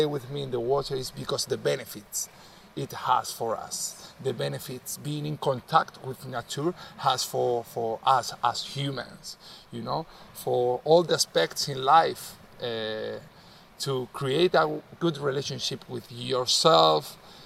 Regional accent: Canary Islands, Spain; now in Ibiza, Spain; I am from the Canary Islands. I have grown up next to the sea, surfing all my life. I have been always in contact with the sea. Now I'm here in the Balearic Island in Ibiza

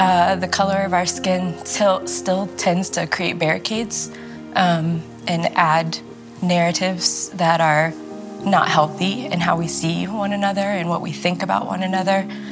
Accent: Florida, United States; born there; I was born in Florida, and my mom was young, single, and white.

